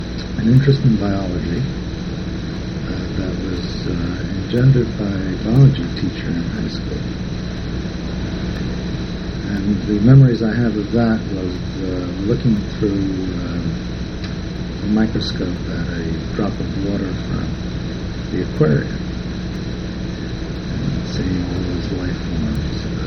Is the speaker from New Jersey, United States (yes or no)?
yes; Bayonne, New Jersey, United States; also born or lived in New York City; I was born in New York City, and I went to public schools, graduated from high school in Bayonne, New Jersey, Bayonne High School.